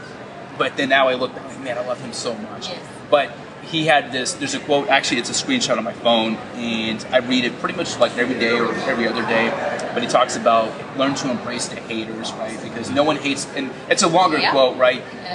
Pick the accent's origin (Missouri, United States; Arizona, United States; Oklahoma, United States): Oklahoma, United States; I'm from Oklahoma, and that's big in Oklahoma.